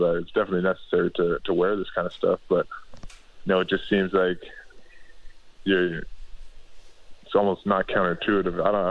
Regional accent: Florida, United States; because we're playing in Florida and we're from Florida.

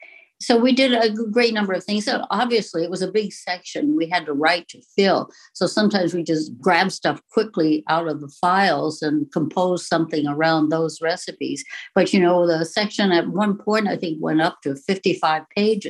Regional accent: Los Angeles, California, United States; I was born in Hollywood, and I grew up in the house where I am now, which is just a little ways east of the Grove.

